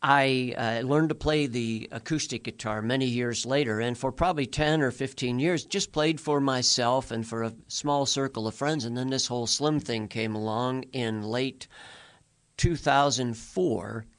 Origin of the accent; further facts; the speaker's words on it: Pittsburgh, Pennsylvania, United States; born there; let's start it by saying I was born in Pittsburgh in 1956, and my dad was a jazz singer down here